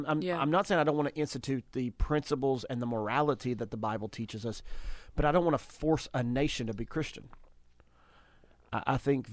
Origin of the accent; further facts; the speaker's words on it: United States; But I think as Americans, we should not allow it either.